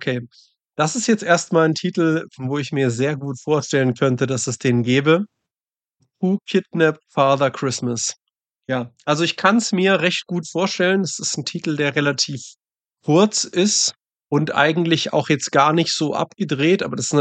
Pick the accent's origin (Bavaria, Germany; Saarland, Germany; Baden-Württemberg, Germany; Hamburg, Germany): Bavaria, Germany; Munich; born there; ich bin geborener Münchner